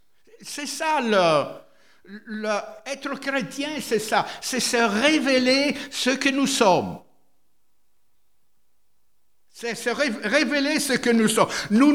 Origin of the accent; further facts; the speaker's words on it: Italy; French is a second language; Excusez-moi, je suis italien, alors la grammaire française, c'est pas tellement mon fort.